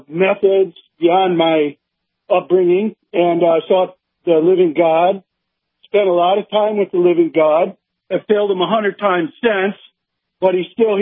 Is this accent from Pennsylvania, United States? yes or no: no; Michigan, United States; moved away as an adult; I stood at the corner of Division and the Parkway in my hometown that I grew up in Michigan when I came here, before I came here in 2011.